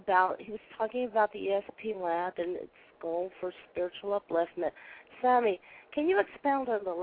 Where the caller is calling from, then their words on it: Chicago, Illinois, United States; Hi, I'm calling from Chicago, Illinois.